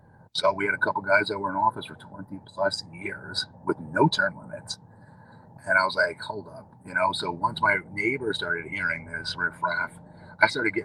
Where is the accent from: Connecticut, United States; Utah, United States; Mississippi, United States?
Connecticut, United States; I grew up a default Democrat, I would say, because I grew up in Connecticut. That's where my mom and dad were.